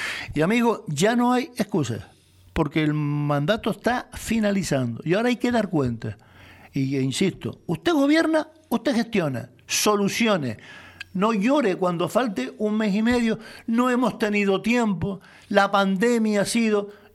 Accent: Canary Islands, Spain; el Parque Nacional de Teide y lo desconozco, no lo he visto, pero influye a las vías de acceso de mi pueblo. De guagua, de transporte

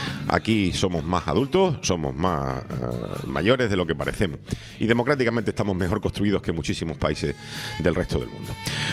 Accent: Spain; lo que nos rodea como españoles.

